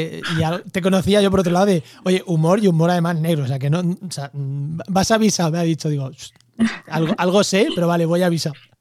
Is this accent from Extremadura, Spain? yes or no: no; Albacete, Castilla-La Mancha, Spain; Yo soy de Albacete y vivo en Andalucía.